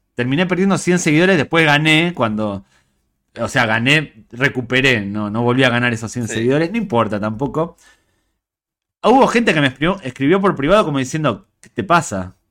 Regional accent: Spain; Como español y aficionado al fútbol

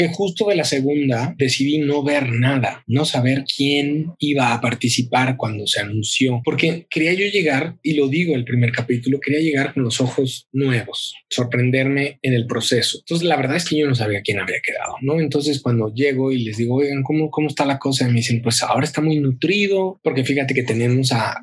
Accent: Mexico; Y es tanto el machismo y el patriarcado que vivimos, sobre todo como mexicanos

